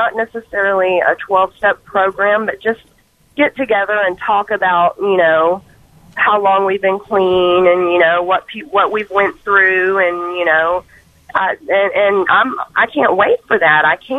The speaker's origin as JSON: {"language": "English", "town": "Willis", "country": "United States", "said": "I'm a little nervous. I'm from the Willis area."}